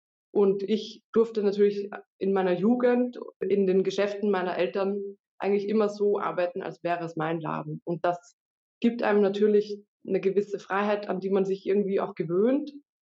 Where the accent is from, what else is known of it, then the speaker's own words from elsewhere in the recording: Austria; Also ich bin zwar niederländisch, aber in Österreich geboren und dann in der Weinregion aufgewachsen.